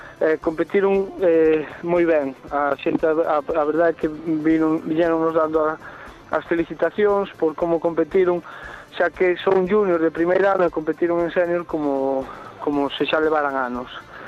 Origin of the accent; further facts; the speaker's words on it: Galicia, Spain; moitos dos membros da selección nacional eran, bueno, somos galegos.